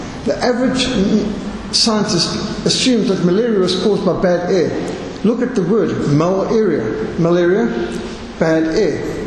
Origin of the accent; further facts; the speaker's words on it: Zimbabwe; when I grew up in Rhodesia, we had very high ceilings.